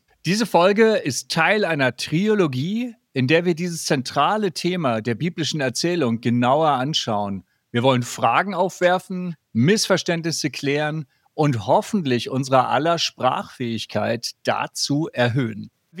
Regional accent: Hamburg, Germany; aus Hamburg

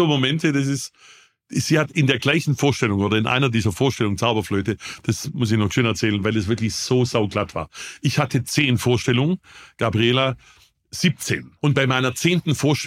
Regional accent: Baden-Württemberg, Germany; accent: Swabian; ich bin Schwabe, wie man ja verhohlen merkt.

